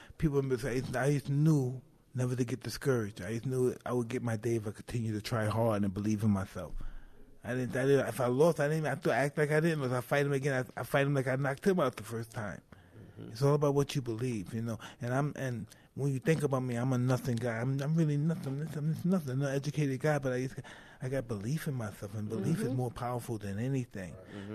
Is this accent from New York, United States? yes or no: yes; Brownsville, New York, United States; because I come from Brownsville, so I know bad.